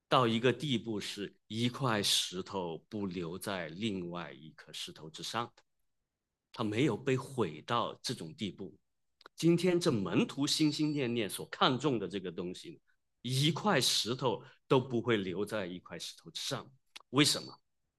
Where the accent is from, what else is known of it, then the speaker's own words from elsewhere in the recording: China; 那圆明园呢，是我们中国人觉得那个园林修造的是非常好的，